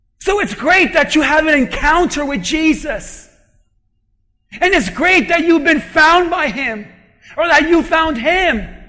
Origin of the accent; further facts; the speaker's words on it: Hialeah, Florida, United States; It's like when I tell people I'm from Hialeah, they're like, this guy is a ref. Don't trust him. He's from Hialeah. Be careful with that one. He's from Hialeah. We're from Kendall. It's different.